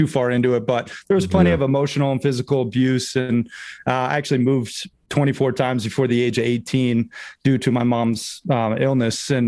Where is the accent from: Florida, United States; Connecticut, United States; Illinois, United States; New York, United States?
Florida, United States; Sarasota; also born or lived in Red Lodge; So I grew up half in Sarasota, Florida, and then half in Red Lodge, Montana.